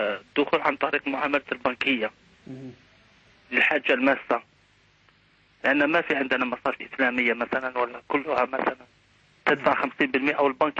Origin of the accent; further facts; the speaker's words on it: Algeria; عندنا في الجزائر